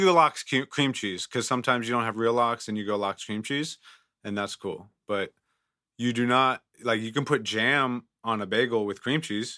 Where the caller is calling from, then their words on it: North Miami, Florida, United States; I am currently in North Miami, Florida.